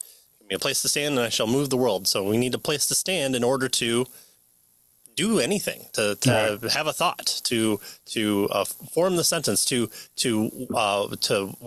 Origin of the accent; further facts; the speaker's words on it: United States; I'm American. We won two wars, so